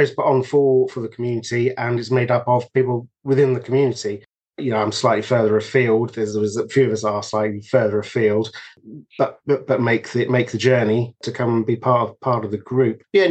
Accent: Hofton, England, United Kingdom; I grew up in Hofton, which is the neighbouring village.

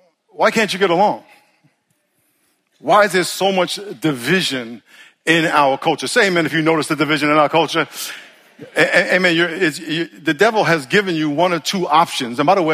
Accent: New York, United States; also born or lived in California; Because I grew up in New York, moved to California. We moved all over the place.

